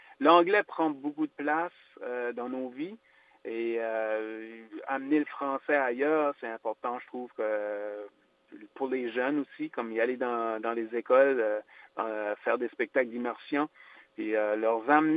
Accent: Acadia, Canada; T'sais, on est acadien, mais on a beaucoup d'influence anglaise aussi.

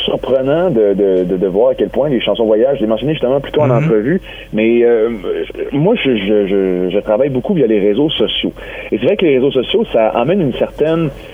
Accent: Quebec, Canada; Moi, je suis natif de Charlevoix, pour les gens qui ne me connaissent pas.

